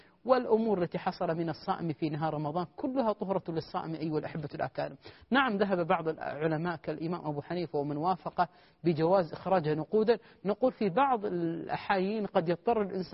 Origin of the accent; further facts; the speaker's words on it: Kuwait; عندنا في الكويت